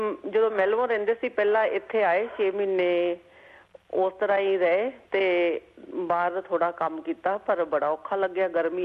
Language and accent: Punjabi; Nakodar, Punjab, India; now in Loxton, Australia; ਹਾਂਜੀ, ਜਲੰਧਰ ਏਰੀਆ ਦੇ ਵਿੱਚੋਂ, ਨਕੋਦਰ ਹੈ ਮੇਰਾ ਪਿੰਡ।